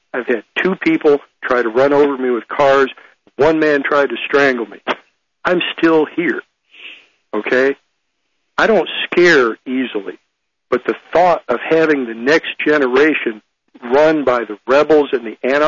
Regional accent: United States; Most Americans, no matter where we grew up in America, had that same sort of background, and we need to bring that back.

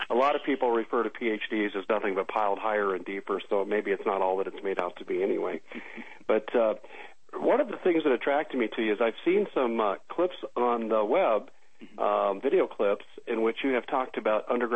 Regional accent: Denver, Colorado, United States; now in Phoenix, United States; I'm originally from the Denver area. In fact, I'm actually broadcasting from there tonight, even though I'm based in the Phoenix area.

